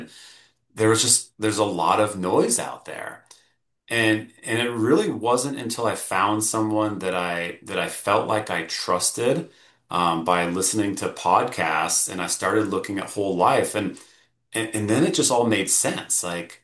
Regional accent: Steamboat Springs, Colorado, United States; one of my first jobs growing up in Steamboat was fast food

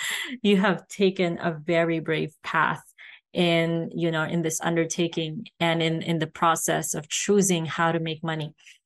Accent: Philippines; I grew up poor. I grew up in the Philippines, which is, I would consider, you know, a poor country, a developing country.

